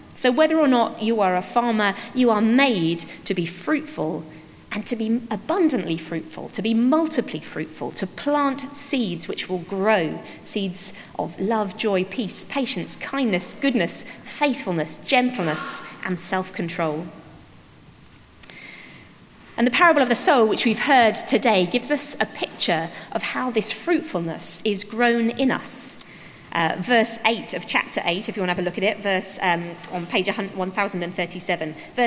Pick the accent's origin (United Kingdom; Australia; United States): United Kingdom; East of England; Now, I grew up in Suffolk, surrounded by farms